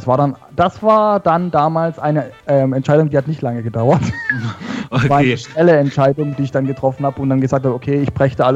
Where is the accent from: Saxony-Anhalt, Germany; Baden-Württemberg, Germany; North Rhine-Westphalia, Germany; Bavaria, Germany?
Baden-Württemberg, Germany; ich bin ja aufgewachsen in Baden-Württemberg